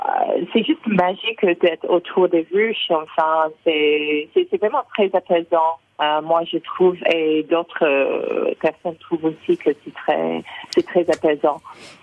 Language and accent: French; United States; French is a second language; Moi, je suis américaine.